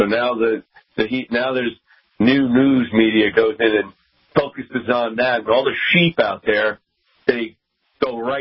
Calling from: Sandy, Utah, United States; I'm calling from Sandy, Utah.

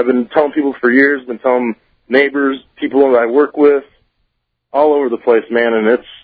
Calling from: Niles, Michigan, United States; I'm calling from Niles, Michigan.

